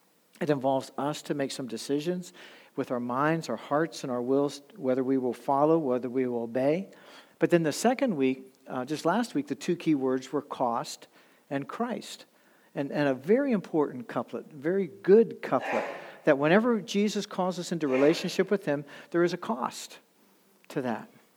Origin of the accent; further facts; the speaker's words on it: Falls Church, Virginia, United States; But I grew up in Falls Church, Virginia. I went to George Mason High School.